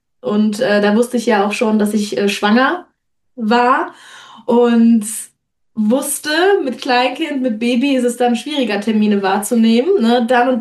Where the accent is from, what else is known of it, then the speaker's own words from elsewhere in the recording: Cologne, North Rhine-Westphalia, Germany; Ich komme aus Köln